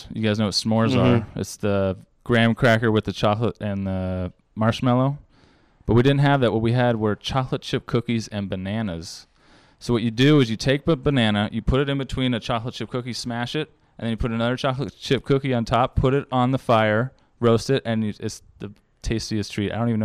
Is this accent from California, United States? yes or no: yes; Hayward, California, United States; No, I'm from Northern California. From Hayward.